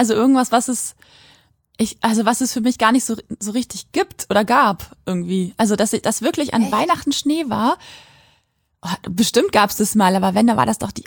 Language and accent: German; Quakenbrück, Lower Saxony, Germany; in Quakenbrück, da wo ich aufgewachsen bin, da gibt's auch einen Rodelberg und bei uns ist auch super platt.